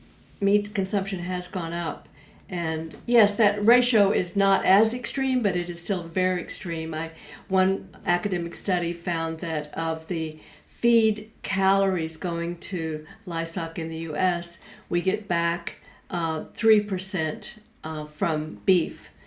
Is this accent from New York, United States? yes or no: no; Fort Worth, Texas, United States; Yes, especially since I grew up in Fort Worth, Texas. Fort Worth, Texas.